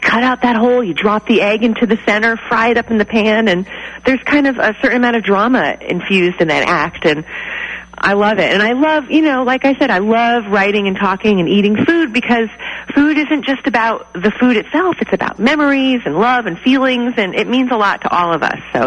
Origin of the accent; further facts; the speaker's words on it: New Haven, Connecticut, United States; born there; I'm Italian. I was born in New Haven, and I grew up with Ronies on Sunday.